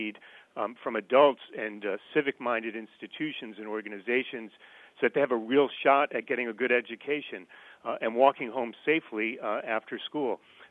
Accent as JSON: {"language": "English", "region": "New York", "country": "United States", "said": "You know, I'm from New York. I'm from upstate New York. The whole Hudson Valley is dotted with communities like this."}